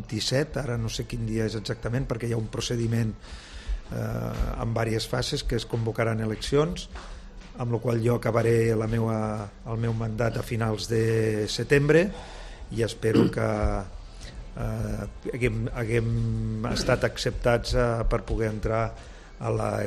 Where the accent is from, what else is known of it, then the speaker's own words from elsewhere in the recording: Andorra; sóc andorrà